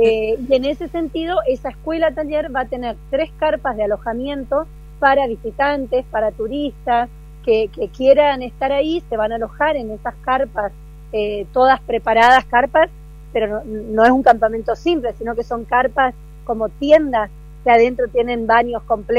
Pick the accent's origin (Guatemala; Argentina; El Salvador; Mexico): Argentina; Northeast Argentina; Somos muy los correntinos, los chaqueños